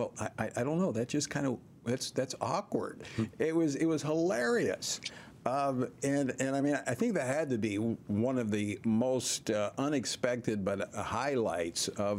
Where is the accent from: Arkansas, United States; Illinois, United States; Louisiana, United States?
Louisiana, United States; One in particular, my home state of Louisiana, was down in New Orleans, a car repair shop.